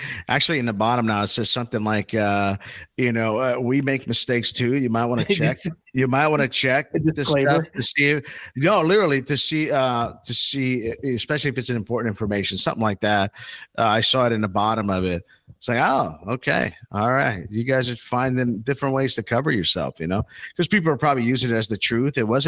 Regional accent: Brazil; born there; English is a second language; See, I was born in Brazil. You got to give me a couple of tries every once in a while with the American language.

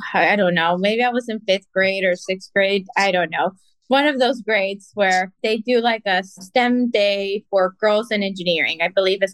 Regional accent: Baytown, Texas, United States; So my parents are originally from Mexico. I was actually born and raised here in Texas, Baytown specifically. So I've been there my whole life, and now I actually live in Clear Lake.

